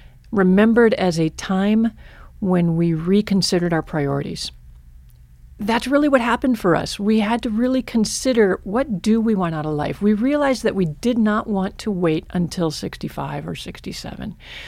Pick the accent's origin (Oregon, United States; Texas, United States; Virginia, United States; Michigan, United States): Michigan, United States; I actually have lived a lot of places, but my childhood was in Michigan.